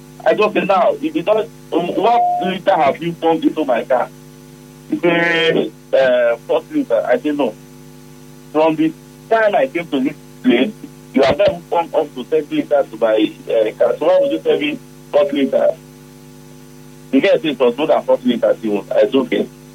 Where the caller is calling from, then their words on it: Port Harcourt, Rivers, Nigeria; I'm calling from Port Harcourt.